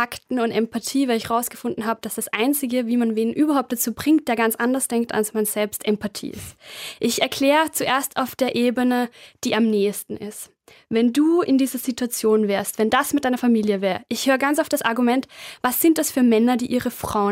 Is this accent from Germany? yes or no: no; Upper Austria, Austria; ich bin am Land in Oberösterreich aufgewachsen.